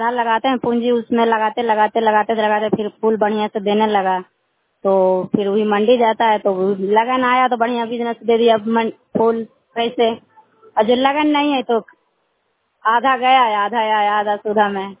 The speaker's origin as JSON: {"language": "Hindi", "town": "Gulzarbagh", "region": "Bihar", "country": "India", "said": "मैं शिव जीव का गुलजारबाग के रहने वाला हूं।"}